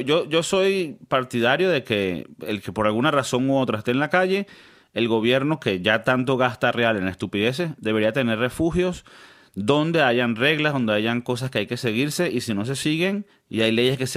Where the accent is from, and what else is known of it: Bogotá, Colombia